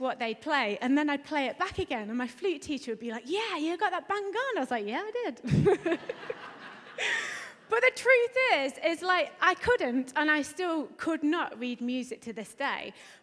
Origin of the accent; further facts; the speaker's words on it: East Midlands, United Kingdom; now in Paisley, United Kingdom; As you can tell, I'm not Scottish. I'm definitely not Scottish, and I've not picked up the accent just yet. I'm from Derbyshire originally.